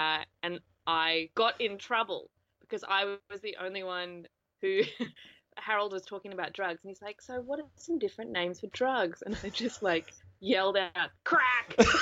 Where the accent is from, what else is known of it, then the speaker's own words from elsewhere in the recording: New Zealand; I grew up in New Zealand